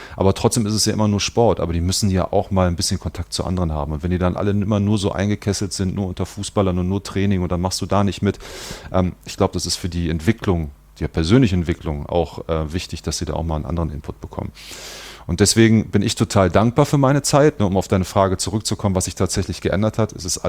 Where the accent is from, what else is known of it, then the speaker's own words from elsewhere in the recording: Cologne, North Rhine-Westphalia, Germany; Ich hatte das Glück, ich bin hier groß geworden. Ich bin in Köln geboren, meine Eltern leben heute noch in Pulheim. Da ist mein Elternhaus, ich bin da zur Schule gegangen